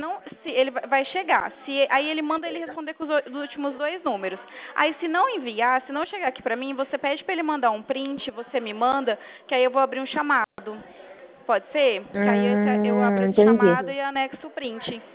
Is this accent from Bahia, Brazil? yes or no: no; Presidente Prudente, São Paulo, Brazil; Eu sou de Presidente Prudente